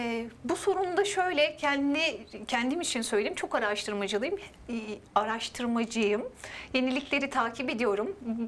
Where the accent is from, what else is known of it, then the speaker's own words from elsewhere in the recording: Borçka, Artvin, Turkey; born there; 1986 Borçka, Artvin doğumluyum.